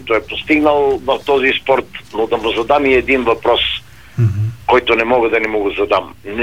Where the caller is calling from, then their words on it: Sofia, Sofia City, Bulgaria; се казвам от София